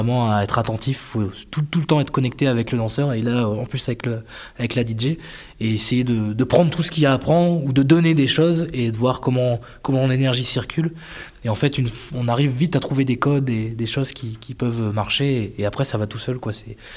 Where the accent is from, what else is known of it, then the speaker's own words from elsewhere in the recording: Lille, Hauts-de-France, France; Alors moi, je viens précisément de Lille.